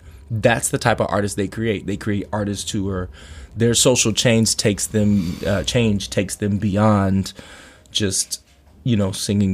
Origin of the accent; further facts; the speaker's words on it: Anchorage, Alaska, United States; also born or lived in Louisiana; I moved to Alaska from Louisiana when I was about 10 or 11, you know.